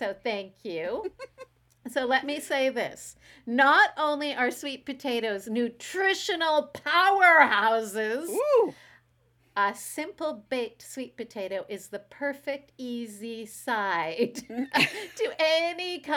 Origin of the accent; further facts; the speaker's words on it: Canada; moved away as an adult; also born or lived in Asia; now in Beijing, China; I am a Canadian gal who's been living and teaching in Asia for the last 20-some years, and I'm presently stuck in Beijing